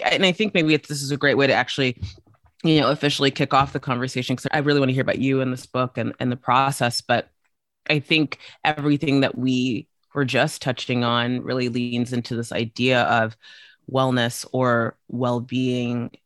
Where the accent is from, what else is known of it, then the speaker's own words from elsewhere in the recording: South Africa; I grew up for a good chunk of my life in South Africa